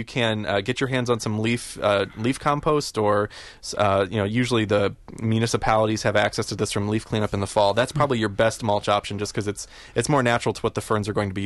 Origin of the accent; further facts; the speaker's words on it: Indiana, United States; I am born and raised in Indiana, so I saw Indianapolis and got very excited.